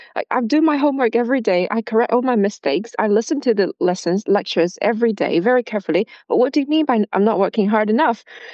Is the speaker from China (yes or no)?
yes; China; because where I grew up, it's been very common. I grew up in China.